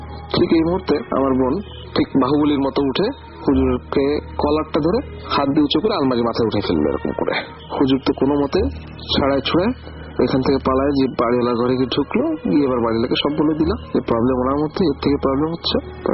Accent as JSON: {"language": "Bangla", "town": "Khulna", "region": "Khulna Division", "country": "Bangladesh", "tie": "born or raised there", "said": "আমাদের বাড়ি অ্যাকচুয়ালি খুলনাতে। আমাদের বাড়ি ছিল টিভি বন্ডের রোডে, সে বাড়িতে এখনো আছে।"}